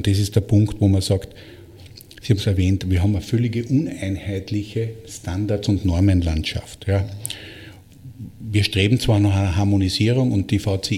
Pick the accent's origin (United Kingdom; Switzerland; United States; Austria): Austria; Bei uns in Österreich